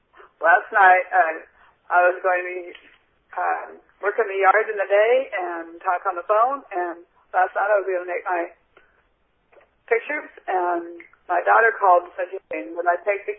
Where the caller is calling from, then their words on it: Vashon, Washington, United States; I'm calling from Vashon, Washington.